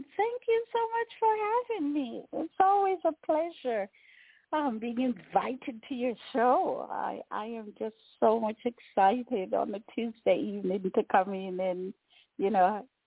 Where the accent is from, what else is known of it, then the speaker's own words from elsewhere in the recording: Jamaica; speak to us as Jamaican and us as people of the world